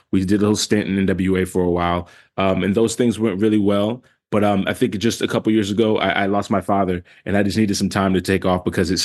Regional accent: Charlotte, North Carolina, United States; I grew up here in Charlotte, North Carolina, born and raised.

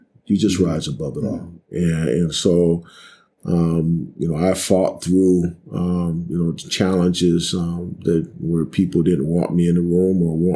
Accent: Cleveland, Ohio, United States; And I think it was because I was from Cleveland.

